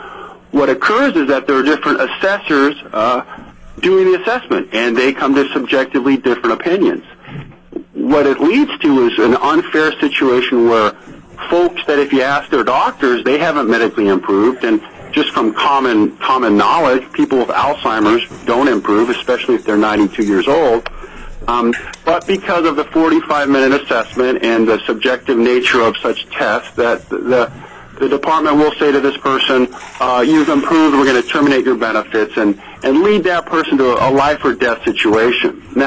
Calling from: Anchorage, Alaska, United States; I'm calling in from Anchorage.

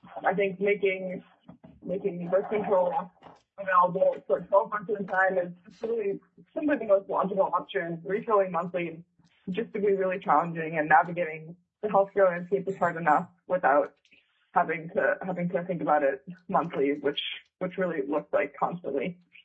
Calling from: Juneau, Alaska, United States; Hi, I'm calling from Juneau, and I'm calling on behalf of myself in support of SB 276.

